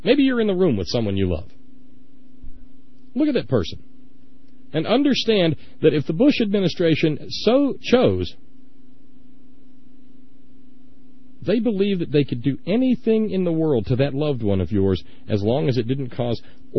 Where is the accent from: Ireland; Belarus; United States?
Ireland; I implore you as an Irishman who has seen some of these things close up